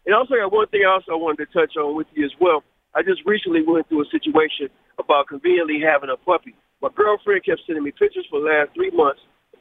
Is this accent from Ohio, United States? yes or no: yes; Ohio, United States; Urban Meyer, I'm from Ohio, so, you know, Buckeyes all day, so love me some Urban Meyer.